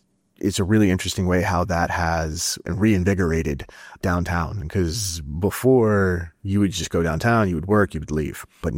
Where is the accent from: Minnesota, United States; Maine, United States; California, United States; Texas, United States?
Texas, United States; Houston; So I'm very excited about MPC coming to my hometown next year. So I think it's going to be a lot of fun. And it's kind of a mulligan. MPC was supposed to be in Houston in 2020